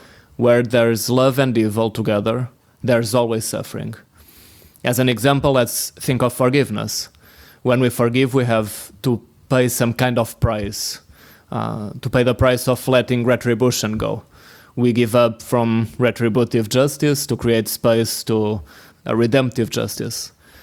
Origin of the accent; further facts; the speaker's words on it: Portugal; from Portugal. I'm currently leading the campus team in the beautiful city of Lisbon